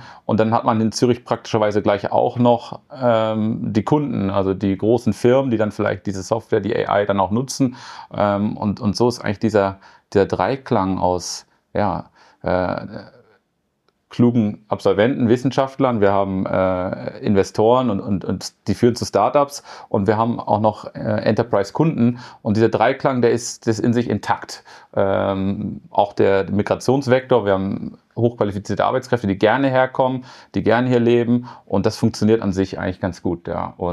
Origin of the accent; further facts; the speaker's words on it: Germany; moved away as an adult; now in Switzerland; Ich bin ursprünglich aus Deutschland, aus der Nähe von Hamburg, habe mich 2010 in die Schweiz aufgemacht, bin zur ETH gegangen für meinen Master, habe dann Schweiz lieben gelernt, bin 2022 dann auch Schweizer geworden, eingebürgert